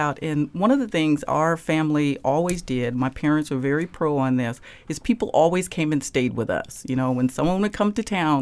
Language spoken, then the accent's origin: English; Anchorage, Alaska, United States; it was such a wonderful feeling growing up in Anchorage.